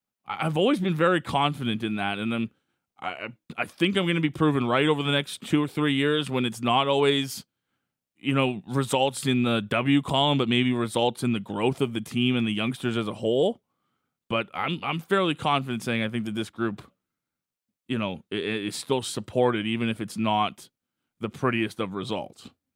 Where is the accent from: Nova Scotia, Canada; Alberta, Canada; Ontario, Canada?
Alberta, Canada; Calgary; as long as I've been here and I've been born and raised in Calgary